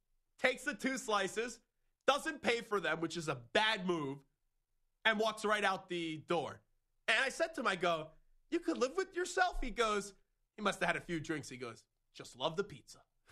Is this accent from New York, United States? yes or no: yes; New York, United States; And we come from New York, which is the best pizza around.